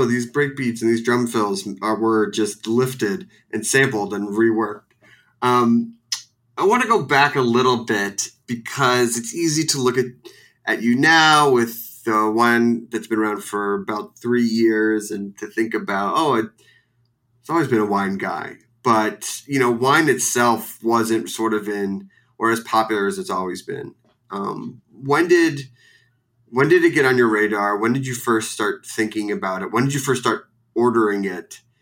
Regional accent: Philadelphia, Pennsylvania, United States; I'm from Philly and the Philly special is like a Yingling and a shot of whiskey.

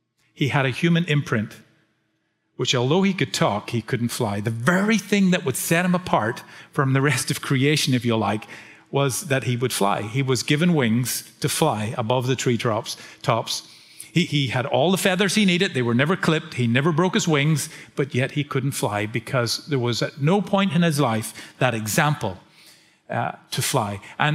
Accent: Northern Ireland, United Kingdom; I'm not from Belfast, by the way, but really close. I studied in Belfast, as did my wife. Grew up just south of Belfast, studied in Belfast

